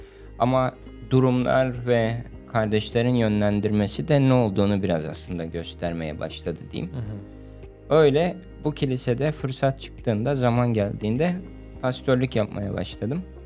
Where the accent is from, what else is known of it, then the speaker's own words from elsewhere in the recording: Diyarbakır, Diyarbakır Province, Turkey; born there; now in Antalya, Turkey; 91 yılında Diyarbakır'da doğdum. 8 yıldır Antalya'da yaşıyorum. Burada Kale 2 Kilisesi'nde pastörlük yapıyorum ve 16 yıldır İsa'yı takip etmeye çalışıyorum